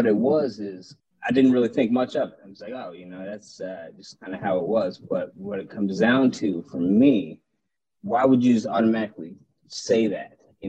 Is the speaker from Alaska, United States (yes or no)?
yes; Alaska, United States; growing up in Alaska, that's how I know everybody who's speaking on this radio.